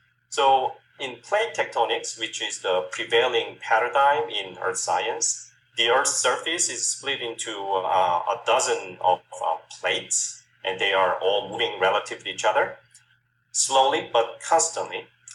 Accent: South Korea; I'm originally from South Korea, and I got my bachelor's degree in geology there.

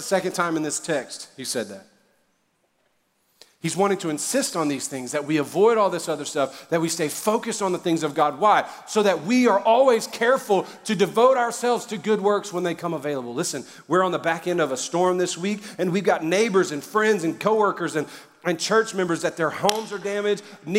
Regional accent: Louisiana, United States; Plus, I'm a Cajun, and Cajun chicken's better.

